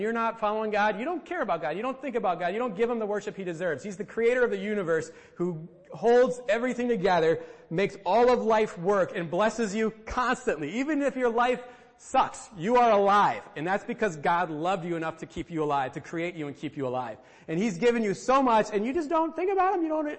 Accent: United States; I'm American. I can buy it.

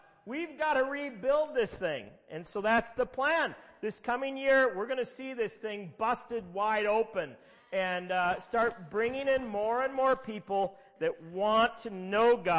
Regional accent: Minnesota, United States; even though I'm from Minnesota, I was thoroughly converted under Reggie White.

